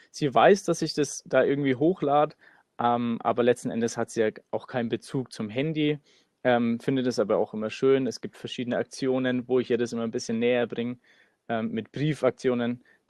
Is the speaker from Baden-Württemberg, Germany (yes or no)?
no; Nuremberg, Bavaria, Germany; wir kommen aus Nürnberg